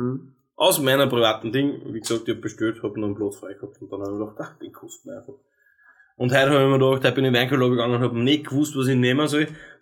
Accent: Austria; accent: Austrian; Ja, ich rede österreichisch, somit muss ich das.

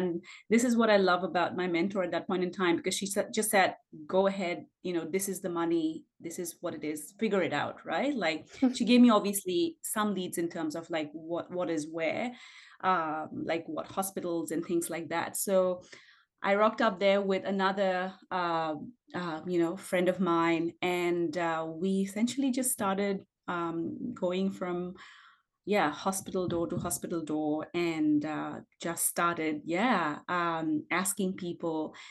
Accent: India; now in Australia; I'm actually from India as well. And right now I'm pursuing a PhD from Griffith University here in Australia.

